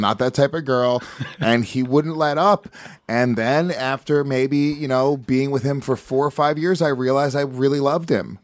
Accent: New York, United States; especially like being New Yorkers.

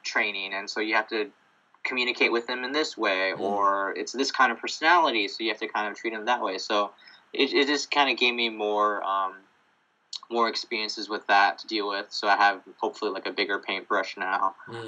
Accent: Taiwan; when I was growing up in Taiwan, like I started as a writer first.

